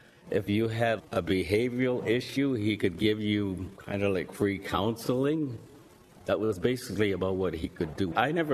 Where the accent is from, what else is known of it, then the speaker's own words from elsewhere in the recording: Moat's Landing, Ontario, Canada; also born or lived in Haileybury / North Bay; I was born in Haileybury, Ontario, Canada. I lived at Moat's Landing, which is by the Montreal River, where we did a lot of fishing and hunting. We lived far away from any school.